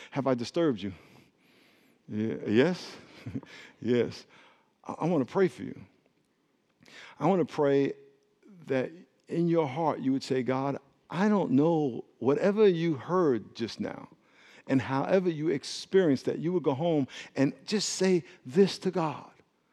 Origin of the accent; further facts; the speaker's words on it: San Diego, California, United States; We grew up in Calvary Chapel here in San Diego